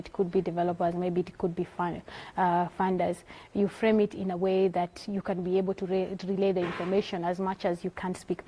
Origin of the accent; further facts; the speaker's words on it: Kenya; it's quite tricky because I'm from Kenya.